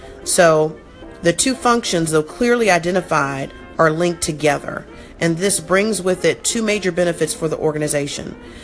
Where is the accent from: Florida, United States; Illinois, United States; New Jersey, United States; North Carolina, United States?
Florida, United States; I grew up in South Florida. All we do is want to go to the beach and play and do golf and swim.